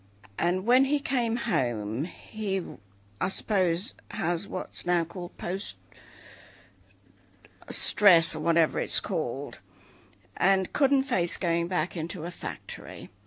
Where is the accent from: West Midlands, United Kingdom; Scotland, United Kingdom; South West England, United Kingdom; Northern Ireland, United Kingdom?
West Midlands, United Kingdom; Birmingham; born there; Well, I was born in Birmingham in 1931.